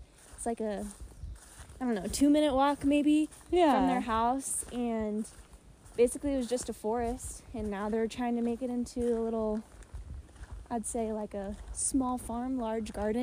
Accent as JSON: {"language": "English", "town": "Bellingham", "region": "Washington", "country": "United States", "said": "Sure am. I'm from Bellingham."}